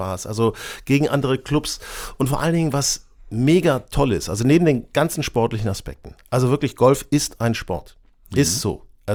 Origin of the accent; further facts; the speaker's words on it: Lower Saxony, Germany; ich bin auf dem Dorf aufgewachsen, in der Nähe von Hannover